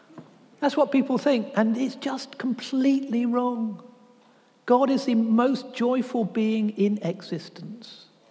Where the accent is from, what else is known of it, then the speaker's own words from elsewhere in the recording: Pittsburgh, Pennsylvania, United States; now in Oxford, United Kingdom; you'll hear from my accent, I'm not from around these parts. I was from Pittsburgh, Pennsylvania. I can't say that now, I'm back in Oxford.